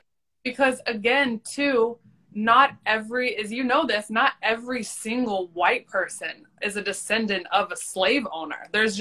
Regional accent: United States; just the reality of being a white person growing up in America

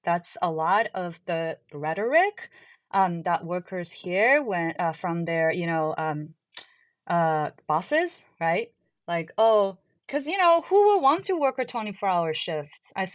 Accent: China; now in United States; I'm also from China. I would describe myself as, I guess, like, you know, 1.5 generation or something here

